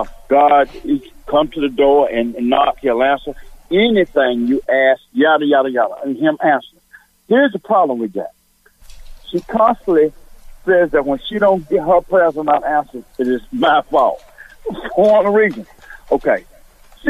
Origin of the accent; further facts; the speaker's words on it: High Point, North Carolina, United States; from High Point.